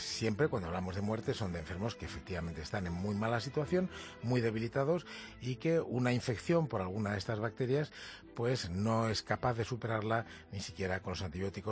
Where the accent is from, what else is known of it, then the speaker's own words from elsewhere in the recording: Carriches, Castilla-La Mancha, Spain; en la provincia de Toledo, en Carriches, sí. En mi pueblo y en aquellos pueblos de...